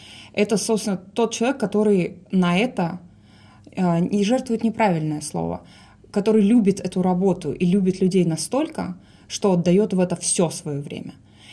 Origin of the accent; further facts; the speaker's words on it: Kulunda, Altai Krai, Russia; Я выросла в ПГТ Кулунда